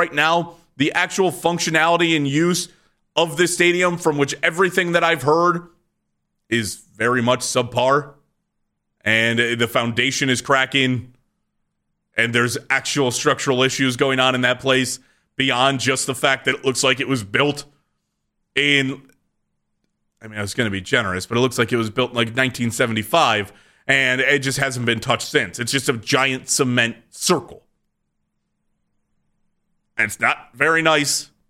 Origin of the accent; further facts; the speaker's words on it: Painesville, Ohio, United States; born there; Yeah, like I was born in Painesville, Ohio. Still identify myself as a Clevelander because I'm 30 minutes outside of the city